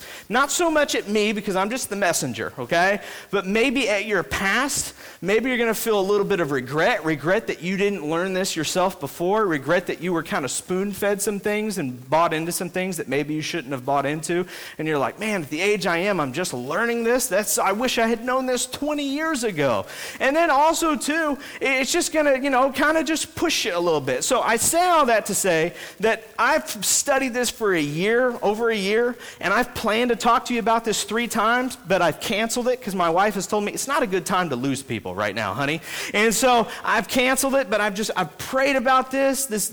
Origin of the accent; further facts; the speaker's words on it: Sikeston, Missouri, United States; I grew up in church in Sykeston, Missouri for a long time until we moved to Bridgeton.